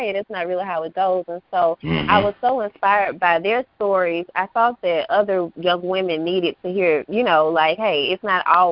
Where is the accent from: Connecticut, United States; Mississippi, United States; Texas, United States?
Mississippi, United States; McComb; Okay, well, for starters, I'm originally from Macomb, Mississippi. I am a mother of three.